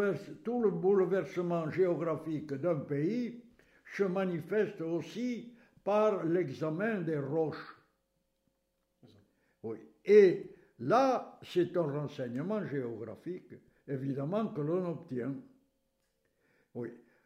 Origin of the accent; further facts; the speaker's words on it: Carennac, Occitanie, France; j'avais des amis de Libourne qui venaient à Carennac passer les vacances dans mon village natal